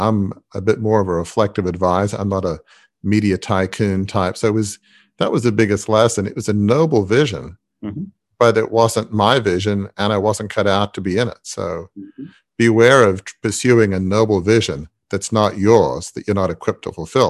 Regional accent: Australia; So I'm from Australia, which is a pretty young country, but yeah, I grew up in a 150-year-old family media business

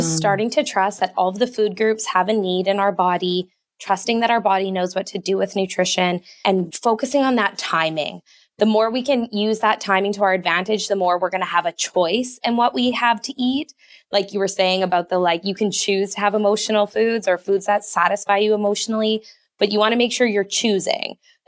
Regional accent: Canada; So, you know, I always kind of say to my clients, like, I'm Canadian, so I go by Canada's Food Guide

